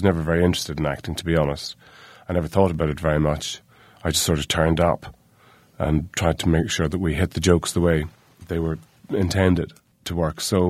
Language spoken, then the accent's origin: English; Ireland; Well, you know, I grew up in Ireland in the 70s, so these were unreconstructed times.